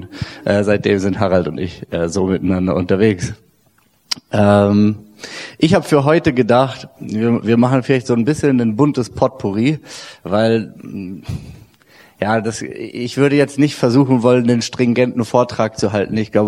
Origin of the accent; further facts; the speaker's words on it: Berlin, Germany; also born or lived in Budapest; ich bin 33 Jahre alt, jung, wie auch immer, Vater von 4 Kindern, wohne mit meiner Familie in Berlin oder bei Berlin. Bin auch Berliner, habe zum Theologiestudium 5 Jahre in Budapest gelebt